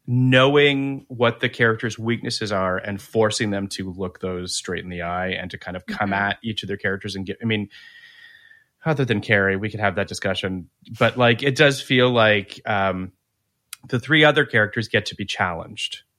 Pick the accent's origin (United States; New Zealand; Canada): Canada; as a Canadian, I was happy to see that it was a Roots bag.